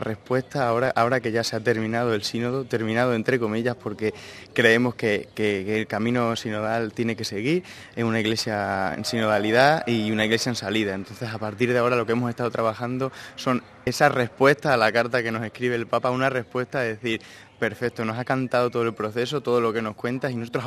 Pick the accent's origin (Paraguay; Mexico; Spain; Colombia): Spain; soy de España